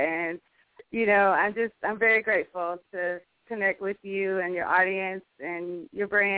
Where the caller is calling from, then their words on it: North Carolina, United States; I am calling from North Carolina originally, is where I'm based out of.